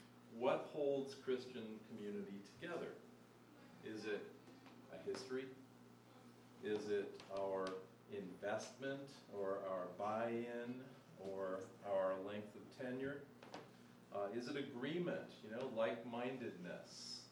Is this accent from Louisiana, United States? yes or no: no; South Bend, Indiana, United States; also born or lived in Chicago; now in Nashville, United States; I grew up in South Bend, Indiana. I lived in Chicago for 20 years, and now I live in Nashville, Tennessee.